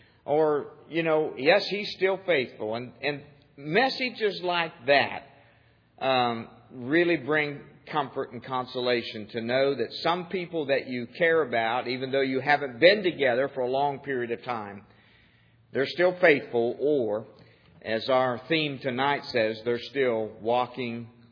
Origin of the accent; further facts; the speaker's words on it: Canton, Ohio, United States; some places that we grew up here in Ohio, Canton, Ohio, mainly in that particular area